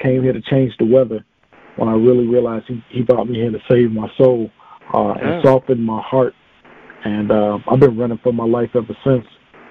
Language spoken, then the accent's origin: English; Chicago, Illinois, United States; now in Savannah, United States; I'm originally from Chicago. I was born in Chicago. I've been down south here in Savannah, Georgia, about maybe going on 13 years now.